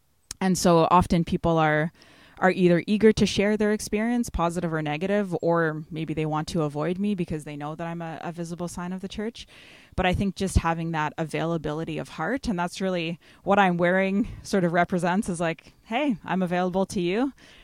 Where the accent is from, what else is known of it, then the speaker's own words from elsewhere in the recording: Belleville, United States; but I grew up in Belleville.